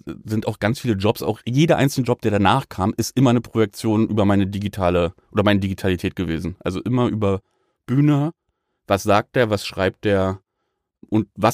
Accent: East Germany, Germany; als Ostdeutscher ist für mich wie Weihnachtsessen gewesen

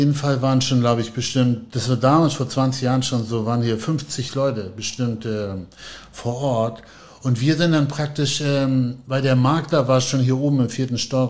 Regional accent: Ahrensburg, Schleswig-Holstein, Germany; ich bin ja in Ahrensburg aufgewachsen und Ahrensburg war, das war irgendwie ein Riesenspaß früher da.

